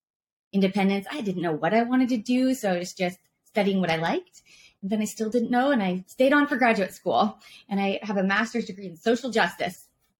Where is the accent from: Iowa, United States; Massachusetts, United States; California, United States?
Iowa, United States; I'm from Iowa. So I'm a Midwest girl.